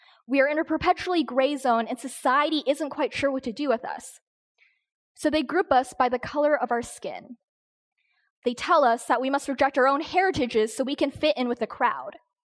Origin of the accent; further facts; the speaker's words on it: Boise, Idaho, United States; also born or lived in South Dakota / North Dakota; Where are you from? Oh, I'm from Boise, Idaho. I see, but where are you really from? I lived in South Dakota for a while. Okay, what about before that? I lived in North Dakota.